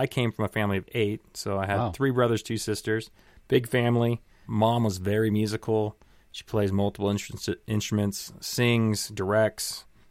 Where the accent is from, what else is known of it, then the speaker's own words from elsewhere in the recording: Washington, United States; From Washington State. So I grew up in the Northwest.